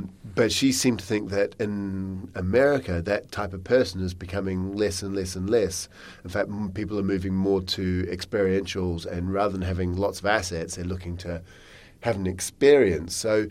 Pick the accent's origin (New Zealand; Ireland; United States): New Zealand; now in England, United Kingdom; You know, I'm a Kiwi. I live in England, yeah, but I'm a Kiwi.